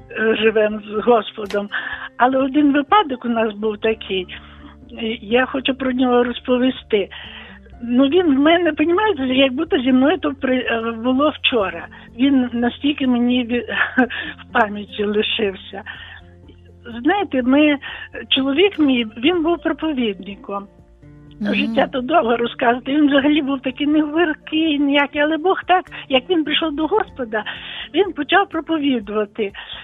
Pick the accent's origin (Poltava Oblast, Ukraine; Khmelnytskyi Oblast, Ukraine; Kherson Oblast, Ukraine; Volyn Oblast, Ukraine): Volyn Oblast, Ukraine; Я з Волині